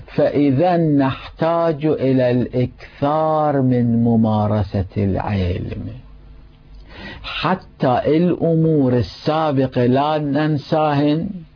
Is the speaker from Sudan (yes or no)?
no; Karbala, Karbala Governorate, Iraq; حتى أنا في أيام طفولتي في كربلاء المقدسة كنت أسمع حوله